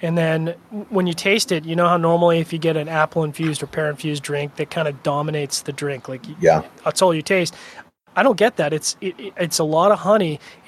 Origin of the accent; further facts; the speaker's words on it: Canada; And being end Canadian